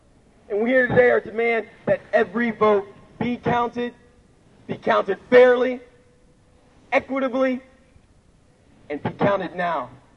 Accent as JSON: {"language": "English", "country": "United States", "said": "I'm an organizer. I'm an American. I'm a citizen."}